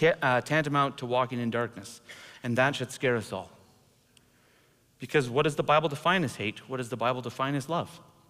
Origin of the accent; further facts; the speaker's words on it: Canada; now I'm going to be careful on saying this because I am Canadian still.